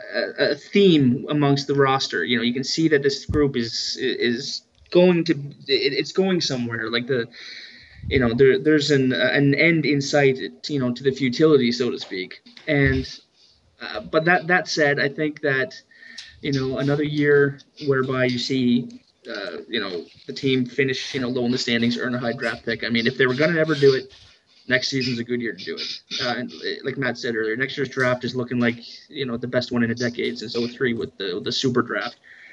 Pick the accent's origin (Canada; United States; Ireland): Canada; Halifax, Nova Scotia; I'm from Halifax